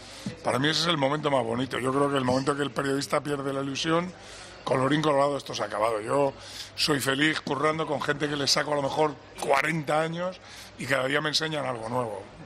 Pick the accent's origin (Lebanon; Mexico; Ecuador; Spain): Spain; Cabra, Andalusia; Por eso soy de Cabra, que estamos justo en el centro geográfico de esta maravillosa comunidad.